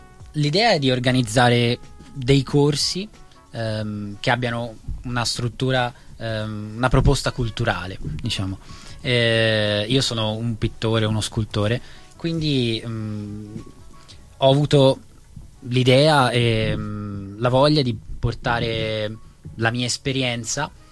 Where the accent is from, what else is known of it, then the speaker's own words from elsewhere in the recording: Monza, Lombardy, Italy; Io non vengo da Firenze, vengo da Monza.